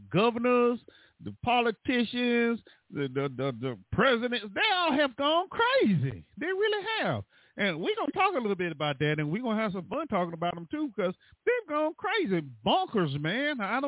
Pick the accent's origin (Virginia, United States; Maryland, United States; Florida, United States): Florida, United States; No, I'm not from the country. I'm not from Texas, y'all. I'm from Florida.